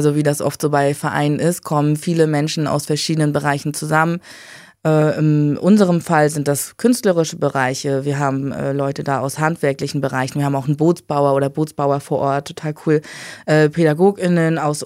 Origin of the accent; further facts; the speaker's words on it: Rostock, Mecklenburg-Vorpommern, Germany; also born or lived in Berlin; Und nachdem ich aus Berlin wieder zurück nach Rostock in meine Heimat gekommen bin, im Oktober 2020 habe ich dann hier mein Studium begonnen